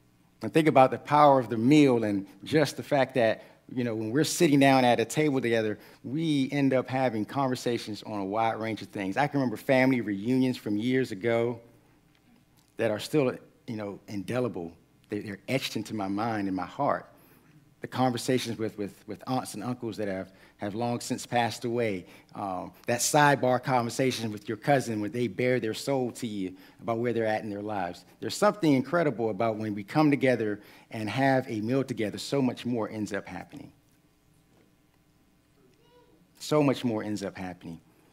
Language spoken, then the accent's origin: English; United States; I'm good because I'm an American, and I'm supposed to say that.